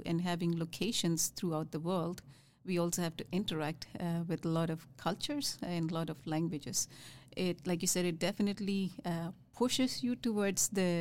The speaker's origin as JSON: {"language": "English", "country": "India", "tie": "born or raised there", "moved": "yes", "lives_now": "United States", "said": "growing up in India, it was quite very common to see less females in engineering fields."}